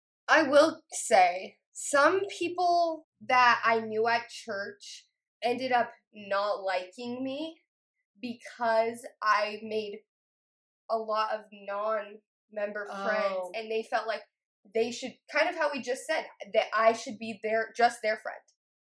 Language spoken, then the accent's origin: English; Phoenix, Arizona, United States; One thing is, where I grew up in Phoenix, there's not a lot of Mormons.